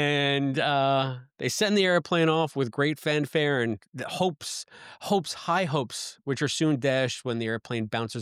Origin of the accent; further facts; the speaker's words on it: Bronx, New York, United States; But I grew up in the Bronx, so there was always, you know, some kind of the hopping game that they did on the sidewalks.